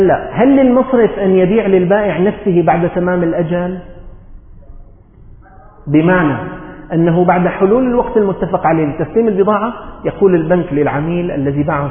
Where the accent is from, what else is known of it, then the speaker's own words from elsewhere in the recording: Syria; الصيف 4 اشهر عندنا في سوريا